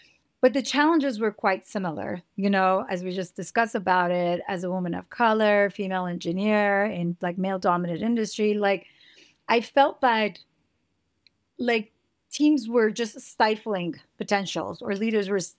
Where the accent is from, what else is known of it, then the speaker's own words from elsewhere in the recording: Iran; English is a second language; moved away as an adult; now in Montreal, Canada; I moved to Montreal from Iran in 2007 as an international student.